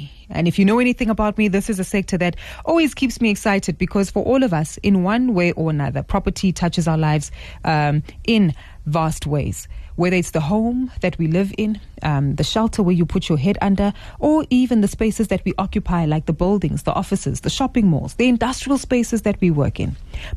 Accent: South Africa; what it's telling us is that we as South African tenants have actually been disciplined in making sure that we pay our rent

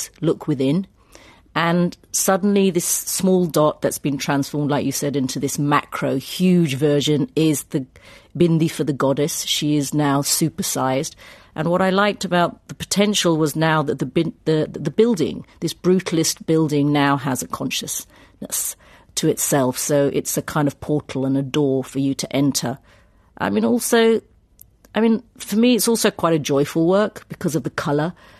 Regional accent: United Kingdom; I'm a British Indian. I'm not English, but I'm British.

